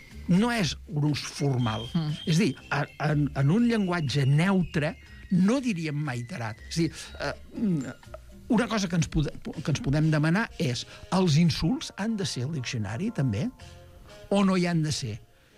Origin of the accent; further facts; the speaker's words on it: Catalonia, Spain; jo sóc del Camp de Tarragona.